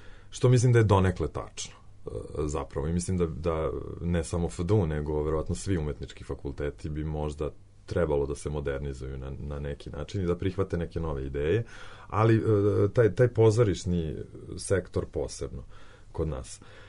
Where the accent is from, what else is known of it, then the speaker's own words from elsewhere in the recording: Loznica, Šumadija and Western Serbia, Serbia; odrastao sam u Loznici, tamo sam se bavio amaterskim pozorištem